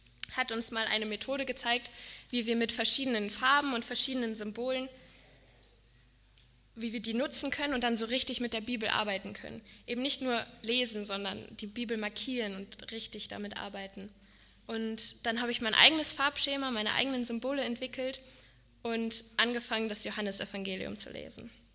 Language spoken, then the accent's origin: German; Hanover, Lower Saxony, Germany; Ich komme aus Hannover und gehe da schon mein ganzes Leben lang in die Gemeinde Fischerstraße.